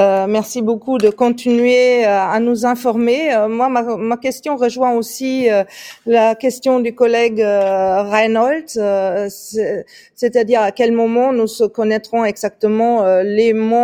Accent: France; en tant que Français

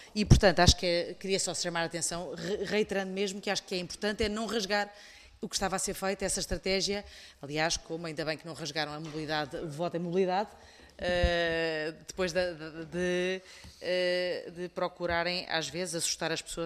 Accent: Portugal; acho que é mesmo uma obrigação e uma função de nós, enquanto portugueses, dar nota

